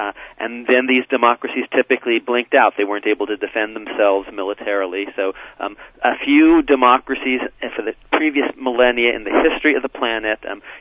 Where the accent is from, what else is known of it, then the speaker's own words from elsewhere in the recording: Walnut Creek, California, United States; I'm a Northern Californian. I grew up in Walnut Creek.